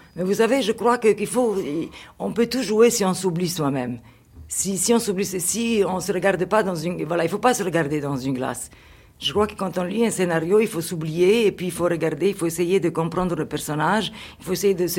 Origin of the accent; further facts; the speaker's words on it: Cairo, Cairo Governorate, Egypt; moved away as an adult; ce n'est plus l'Égypte de mon enfance, parce que je suis partie du Caire il y a 30 ans, et j'étais quand même adulte. Quand j'ai quitté l'Égypte, j'avais 21 ans.